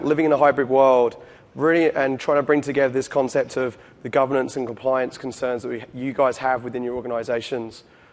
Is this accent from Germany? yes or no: no; London, United Kingdom; also born or lived in Perth, Australia; now in New York, United States; Obviously, I'm not from New York or New Jersey. I'm actually from London originally. I did have a stint in Australia for 8 years in Perth, so a little bit of a twang there. And now, obviously, I live very close to Times Square.